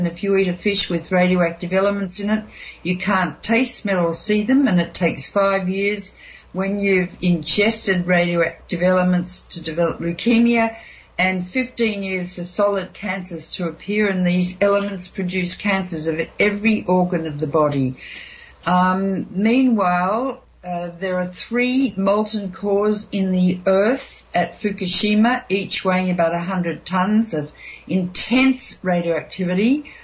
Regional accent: Australia; And that makes me very embarrassed as an Australian.

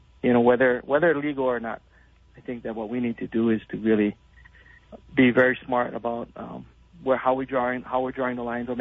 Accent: Hawaii, United States; And so, you know, being Native Hawaiian and seeing sort of the impacts of occupation of many sorts, a lot of the experiences and the stories that we heard, I think, was very impactful to me and my family.

